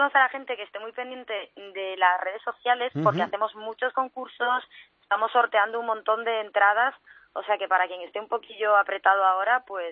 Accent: Galicia, Spain; yo soy gallega y siempre tiro mucho para la tierra

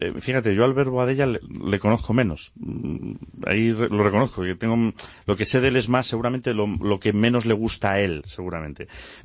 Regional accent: Galicia, Spain; ya sabes cómo somos los gallegos.

